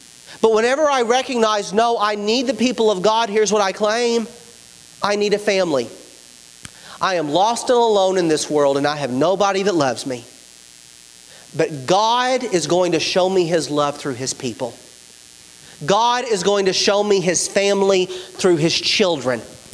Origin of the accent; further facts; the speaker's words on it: Bowling Green, Kentucky, United States; I grew up in Bowling Green.